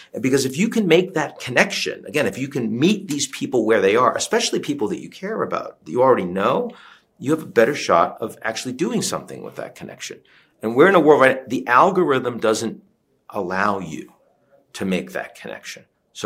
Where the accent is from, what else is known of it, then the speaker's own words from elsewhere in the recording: United States; Well, I mean, in part because I'm an American, and this election period is unprecedentedly challenging.